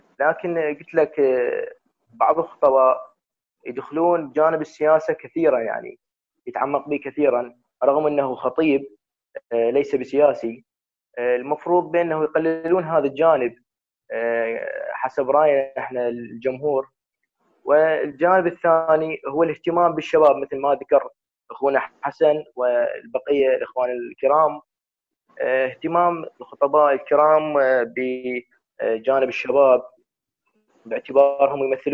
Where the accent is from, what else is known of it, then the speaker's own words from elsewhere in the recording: Iraq; طبعاً إحنا عندنا بالعراق أو حتى بالدول العربية